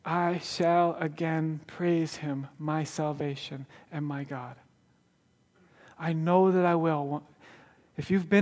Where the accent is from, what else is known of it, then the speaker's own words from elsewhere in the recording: Milwaukee, Wisconsin, United States; I grew up in Milwaukee. I'm surrounded by my family in Milwaukee.